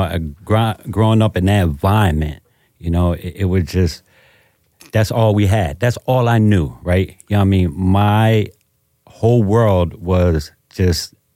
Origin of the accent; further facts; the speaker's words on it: Camden, New Jersey, United States; From Camden.